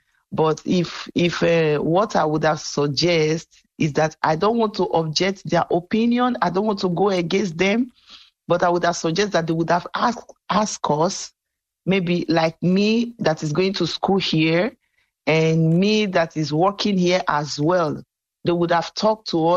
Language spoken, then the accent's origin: English; Nigeria; And I'm from Nigeria.